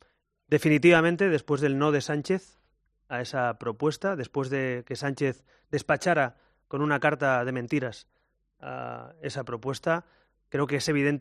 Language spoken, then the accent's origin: Spanish; Catalonia, Spain; Como catalana